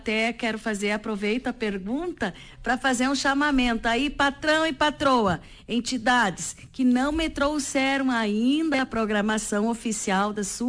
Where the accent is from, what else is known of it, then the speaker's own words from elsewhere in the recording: Rio Grande do Sul, Brazil; E bom dia, povo gaúcho da minha terra querida. Terra de gaúcho forte e de mulheres guerreiras.